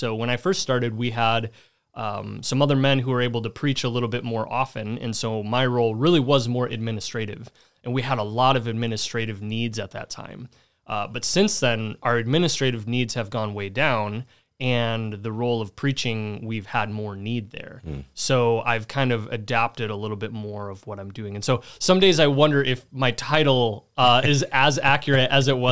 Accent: Illinois, United States; So I grew up in Northern Illinois, not too far from here, about 2 hours away

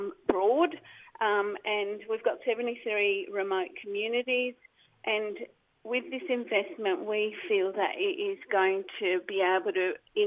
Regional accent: Alice Springs, Northern Territory, Australia; I'm originally from Alice Springs, a Rundicatage woman, born and raised in Alice Springs, Central Australia.

